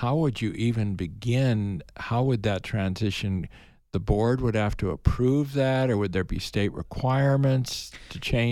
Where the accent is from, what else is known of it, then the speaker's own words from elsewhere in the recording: Midwest, United States; Because I mean, where I grew up in the Midwest, it was always after Labor Day.